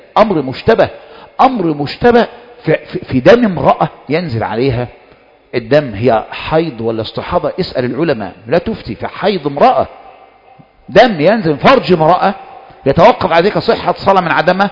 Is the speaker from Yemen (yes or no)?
no; Egypt; أول جمعة غضب حصلت في عندنا في مصر